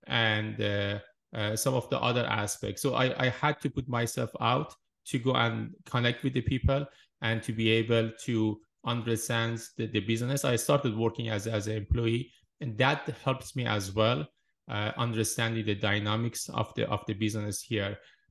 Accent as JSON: {"language": "English", "country": "Iran", "tie": "born or raised there", "moved": "as an adult", "said": "I graduated from computer engineering back in Iran. I grew up in Iran and I started to basically building on my own business."}